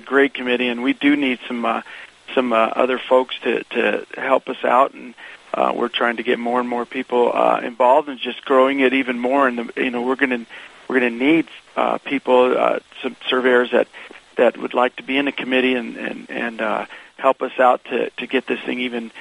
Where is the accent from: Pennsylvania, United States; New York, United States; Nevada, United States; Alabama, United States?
Nevada, United States; I'm from Nevada.